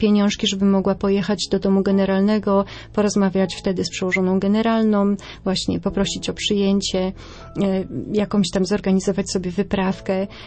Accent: West Pomeranian Voivodeship, Poland

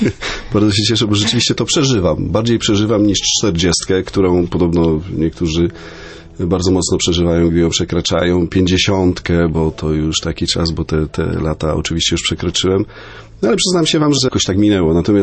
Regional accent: Podgrodzie, Subcarpathian Voivodeship, Poland; Ja pochodzę z cudownej wioski na Podkarpaciu, z Podgrodzia koło Dębicy.

